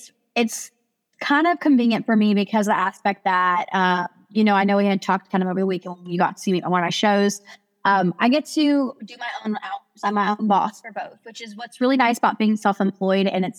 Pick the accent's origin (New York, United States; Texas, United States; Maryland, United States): Texas, United States; Houston; now in Fort Worth, United States; I was born and raised in Houston, Texas. I'm the youngest of six